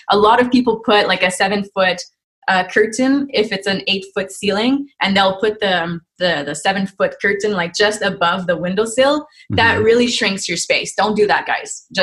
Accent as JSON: {"language": "English", "country": "Canada", "said": "well, I guess it's being Canadian, investing in the US and not being able to be in the US for, you know, extended period of time."}